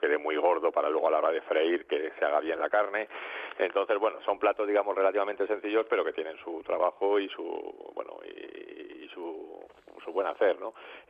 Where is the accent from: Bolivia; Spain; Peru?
Spain; Madrid, Community of Madrid; also born or lived in Santander; yo nací en Santander, pero soy criado en Madrid desde que tenía 7 meses.